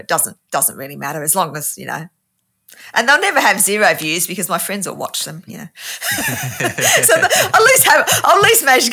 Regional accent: Ashton-under-Lyne, North West England, United Kingdom; born there; accent: Australian; do you guys know that I'm actually English?

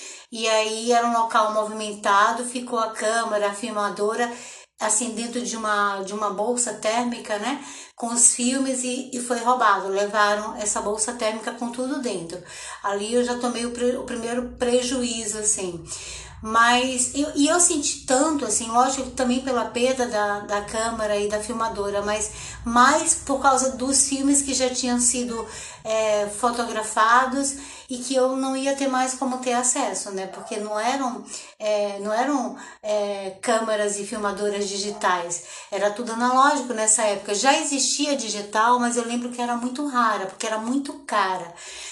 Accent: São Gonçalo dos Campos, Bahia, Brazil; Eu sempre me me transportava nesses momentos para onde eu fui criada, para a cidade daqui, né, de São Gonçalo dos Campos, onde eu estou agora

